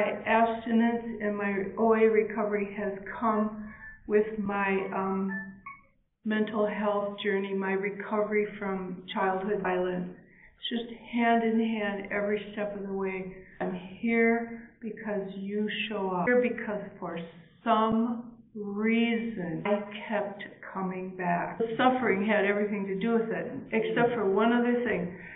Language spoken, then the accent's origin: English; Duluth, Minnesota, United States; I'm so happy to say … from Duluth, Minnesota, and a compulsive overeater.